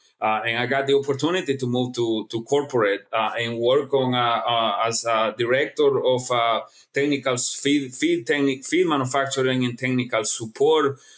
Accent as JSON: {"language": "English", "country": "Guatemala", "tie": "born or raised there", "also_born_or_lived": "Honduras", "lives_now": "United States", "said": "So born and raised in Guatemala, went to college in Honduras right after college."}